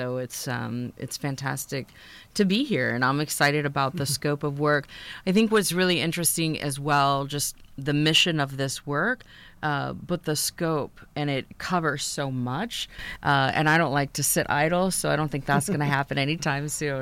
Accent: Louisville, Kentucky, United States; also born or lived in Fort Knox; I am from Louisville. I'm actually a military brat, so my dad was

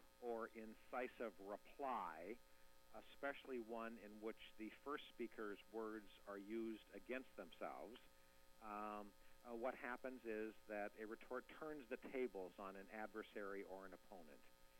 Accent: North Dakota, United States; I grew up in North Dakota, and back in high school was inspired by a high school guidance counselor who actually loved quotations.

